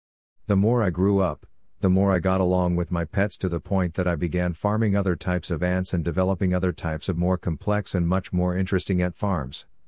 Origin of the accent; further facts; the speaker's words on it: Toronto, Ontario, Canada; growing up in Toronto, Canada